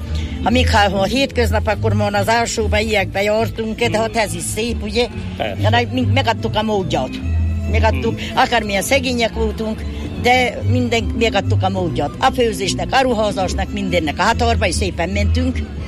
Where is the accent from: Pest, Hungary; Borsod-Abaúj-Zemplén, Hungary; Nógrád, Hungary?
Nógrád, Hungary; Buják; Igen, a bujáki, de ezt meg lehet különböztetni, mert mi palócok vagyunk.